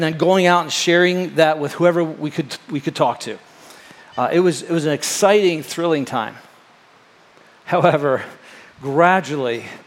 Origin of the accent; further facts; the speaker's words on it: Florida, United States; I grew up in Florida and I grew up surfing